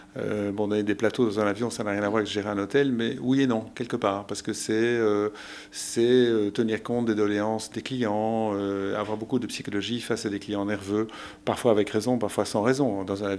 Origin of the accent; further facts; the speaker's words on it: Belgium; la Belgique me manque parce que je suis belge, bien sûr.